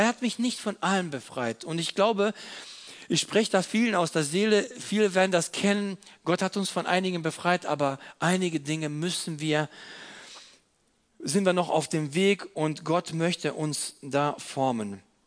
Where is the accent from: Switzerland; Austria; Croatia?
Croatia; German is a second language; Ich bin gebürtiger Kroat